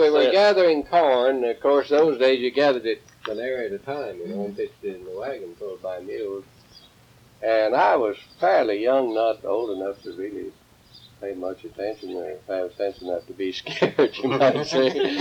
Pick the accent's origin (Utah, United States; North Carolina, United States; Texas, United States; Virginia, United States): Texas, United States; born there; I was born in Nueces and born right down there, like I say, close to the cow pens.